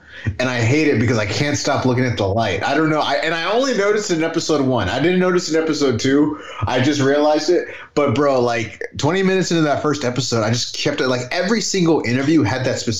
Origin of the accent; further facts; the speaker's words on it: Texas, United States; I mean, I'm from Texas.